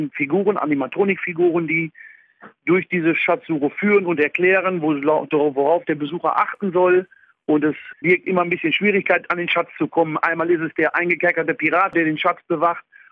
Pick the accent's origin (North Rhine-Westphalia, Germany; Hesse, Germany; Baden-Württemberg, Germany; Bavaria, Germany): North Rhine-Westphalia, Germany; born there; ich bin ja gebürtiger Westfale.